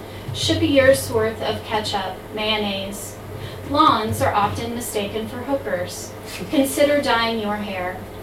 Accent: United States; now in Middle East; So when you move to the Middle East, I think especially as an American, people have lots of opinions

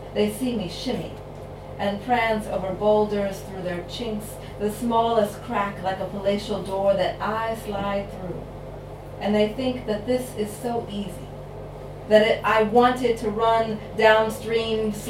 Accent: Philadelphia, Pennsylvania, United States; I'm from Philadelphia, which is in Pennsylvania in the US, and Amish country is not that far.

